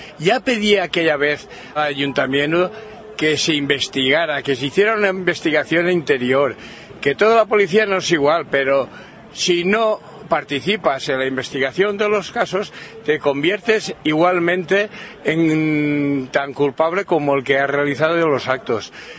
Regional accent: Spain; moved away; Yo, precisamente yo, soy víctima del franquismo, como tantos cientos de miles de españoles. Tuvimos que salir corriendo de Europa a buscarnos las habichuelas a Francia, a Italia, a Alemania

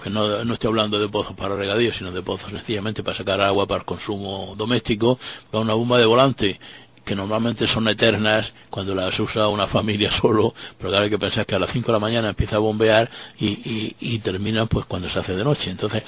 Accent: Spain; yo recuerdo cuando era chaval, aquí en España mismo había muchas fincas por ahí en el campo

